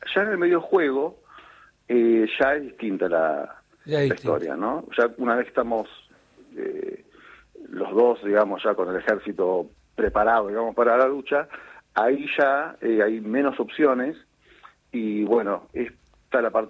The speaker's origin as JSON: {"language": "Spanish", "town": "Mar del Plata", "region": "Buenos Aires Province", "country": "Argentina", "said": "yo soy de Mar del Plata"}